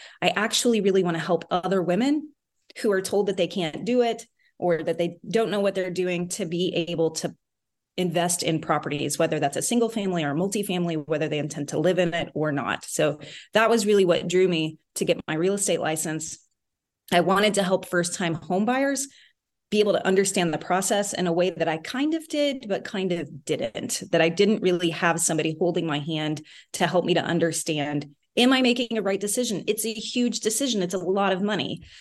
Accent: Midwest, United States; I grew up in the Midwest. I went to school in Texas.

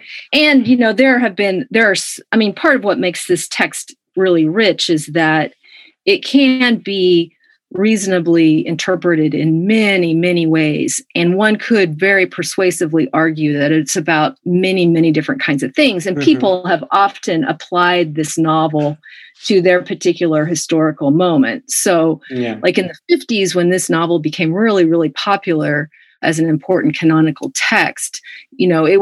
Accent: United States; that definitely reflects the fact that I'm an American and that this is what I've spent a lot of time studying and thinking about.

